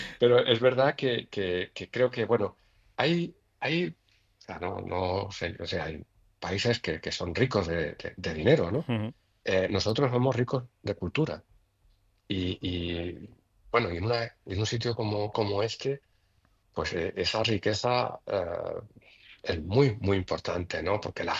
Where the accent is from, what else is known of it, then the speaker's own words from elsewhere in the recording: Andalusia, Spain; yo soy malagueño, pero soy de la Serranía de Ronda.